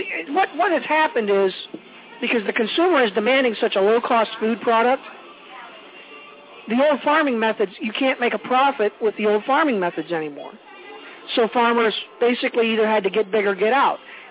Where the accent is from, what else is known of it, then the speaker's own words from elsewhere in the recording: Carrollton, Ohio, United States; I mean, I'm from Carrollton, and we used to come up here when I was a kid.